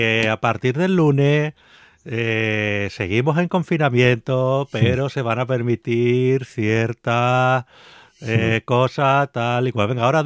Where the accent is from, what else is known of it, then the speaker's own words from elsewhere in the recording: Spain; Que decimos que hay que ver, cómo somos los españoles, que tal y cual.